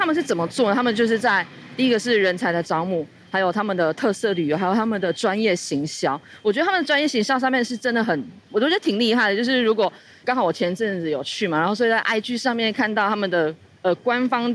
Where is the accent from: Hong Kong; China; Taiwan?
Taiwan; 那也期待就是我们台湾人够把我们的热情给带出去这样子